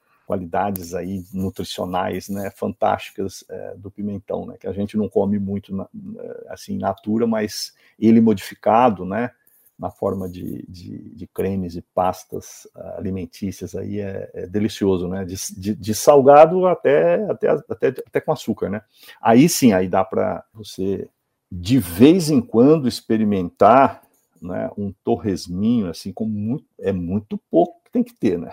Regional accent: Minas Gerais, Brazil; eu, como bom mineiro que sou, né?

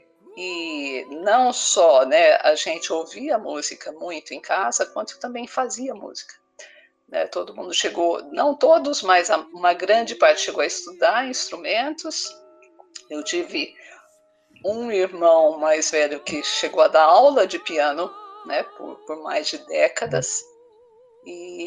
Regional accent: São José do Rio Preto, São Paulo, Brazil; Eu cresci e nasci em São José do Rio Preto, no estado de São Paulo, e fiquei lá até mais ou menos os 15, 16 anos de idade, quando daí eu mudei para a capital, né, para São Paulo, capital.

